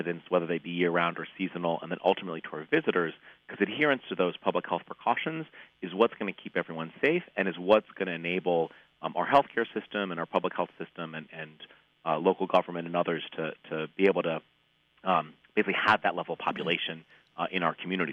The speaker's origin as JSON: {"language": "English", "town": "Truro", "region": "Massachusetts", "country": "United States", "tie": "born or raised there", "said": "In my hometown of Truro, you know, there's about 2,000 of us who live there year-round."}